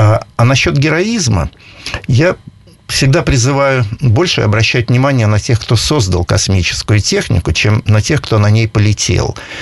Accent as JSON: {"language": "Russian", "town": "Miass", "region": "Chelyabinsk Oblast", "country": "Russia", "said": "Из Миаса, точнее. Это недалеко от Челябинска, да. Но вот в Перми я первый раз."}